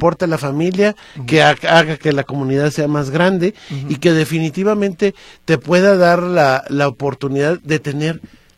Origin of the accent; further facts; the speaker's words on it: Atotonilco el Alto, Jalisco, Mexico; Y lo hago como lo hacen en mi tierra, en Atotonilco el Alto, con alcohol.